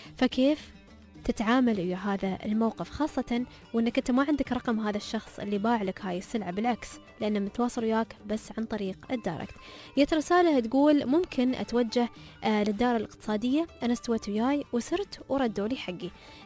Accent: United Arab Emirates; هني عندنا في الإمارات

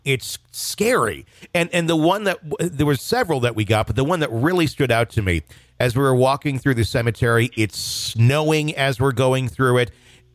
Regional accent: Wisconsin, United States; I was visiting my hometown cemetery in Wisconsin.

